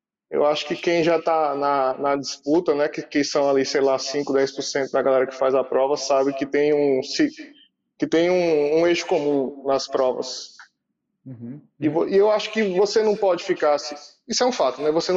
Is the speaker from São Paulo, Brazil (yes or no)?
no; Fortaleza, Ceará, Brazil; eu sou de Fortaleza.